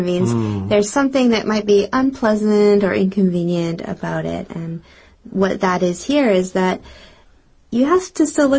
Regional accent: Canada; Well, because I'm from Canada, I do fly

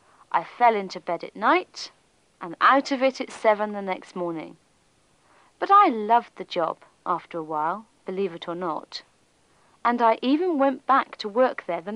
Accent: England, United Kingdom; accent: English; But some of the waiters started making fun of my English accent. They were all Scottish.

